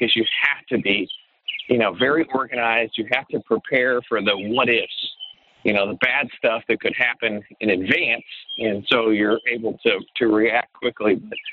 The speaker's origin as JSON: {"language": "English", "town": "Stillwater", "region": "Oklahoma", "country": "United States", "tie": "born or raised there", "said": "And, born and raised in Stillwater, Oklahoma, as you mentioned in my intro, and just had a leave it to beaver upbringing."}